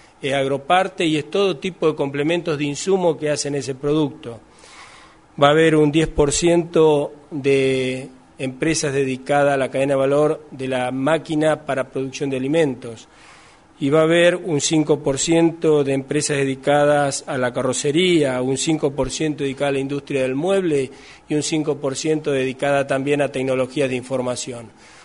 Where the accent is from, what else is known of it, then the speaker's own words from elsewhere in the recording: Santa Fe, Argentina; Nosotros, orgullosamente, como santafesinos, vamos a estar representados por más de 130 empresas